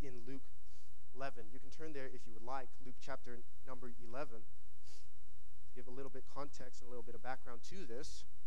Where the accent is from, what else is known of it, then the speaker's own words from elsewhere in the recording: Philippines; My family, specifically, we are Filipino. And in the Philippines, Catholicism has a great stronghold in that country.